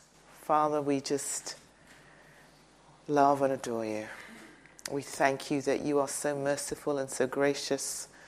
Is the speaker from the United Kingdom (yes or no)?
yes; London, United Kingdom; I was born in London many years ago. I'm not giving you the birth date, but I was born in London. My parents were from Nigeria